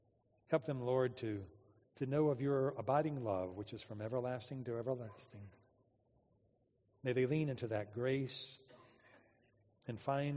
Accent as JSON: {"language": "English", "town": "Atlanta", "region": "Georgia", "country": "United States", "tie": "born or raised there", "said": "when I was growing up in Atlanta, there was a big group of kids in my neighborhood."}